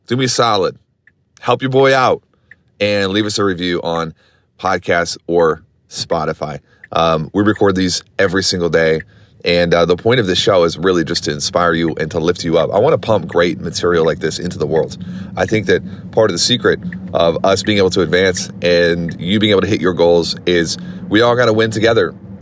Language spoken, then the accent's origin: English; Louisiana, United States; I grew up in Louisiana. I don't like Alabama, but whatever.